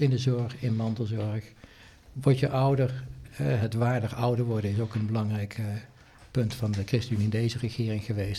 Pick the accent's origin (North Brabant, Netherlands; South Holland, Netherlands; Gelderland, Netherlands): Gelderland, Netherlands; Nijmegen; moved away as an adult; also born or lived in Central America / Southern Africa; geboren en getogen in Nijmegen. Dat is misschien nog wel een beetje te horen. Daarna een tijd in Wageningen gezeten, gestudeerd en van daar naar het buitenland vertrokken.